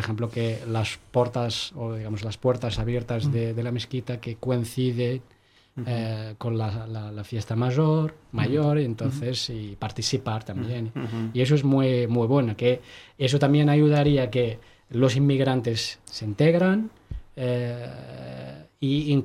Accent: Morocco; Soy del norte de África, exactamente de Marruecos, del centro de Marruecos.

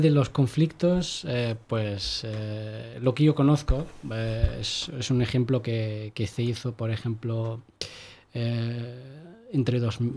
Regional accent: Morocco; Soy del norte de África, exactamente de Marruecos, del centro de Marruecos.

